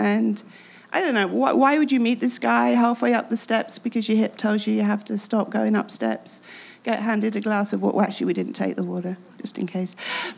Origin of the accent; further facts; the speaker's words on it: England, United Kingdom; I felt really embarrassed being English.